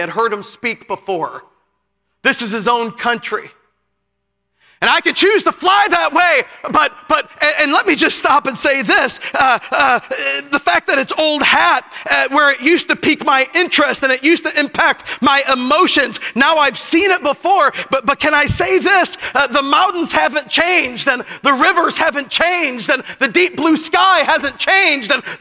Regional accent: Chicago, Illinois, United States; Now I'm a city boy. I'm from Chicago.

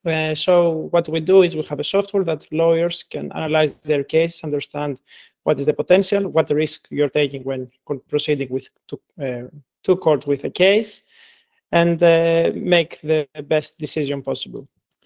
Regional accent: Greece; moved away as an adult; now in Gothenburg, Sweden; I'm born and raised in Greece, where I did my studies as a mechanical engineer.

